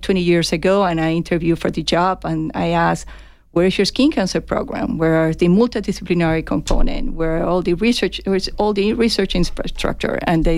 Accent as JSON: {"language": "English", "country": "Venezuela", "second_language": "English", "moved": "as an adult", "said": "I came from Venezuela. It has been an interesting journey, a good journey."}